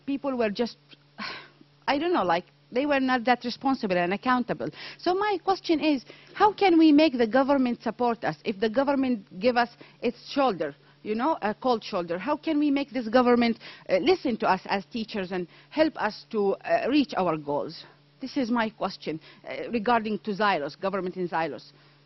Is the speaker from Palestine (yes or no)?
yes; Palestine; English is a second language; I come from Palestine and we have a government that, let me say, that has other issues to care about.